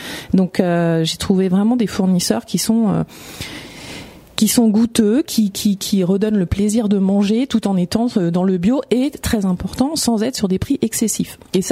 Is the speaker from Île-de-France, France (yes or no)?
yes; Paris, Île-de-France, France; Ah, pas du tout. Je suis parisienne. D'accord. Et je suis dans le Val-d'Oise depuis maintenant 13 ans.